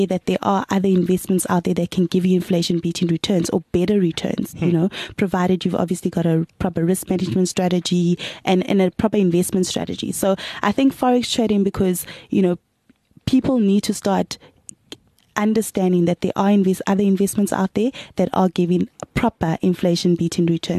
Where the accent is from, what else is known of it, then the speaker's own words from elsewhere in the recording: Kempton Park, Gauteng, South Africa; I grew up in a small town, or maybe not so small because the airport's there. I'm from Kempton Park.